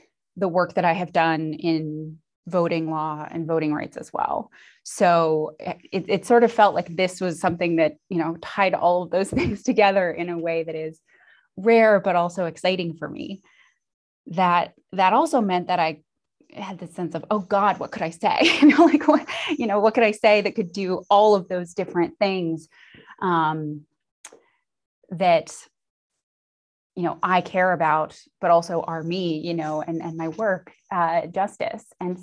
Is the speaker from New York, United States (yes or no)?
no; Nambe Pueblo, New Mexico, United States; It translates to willow flower. I am from Nambe Pueblo.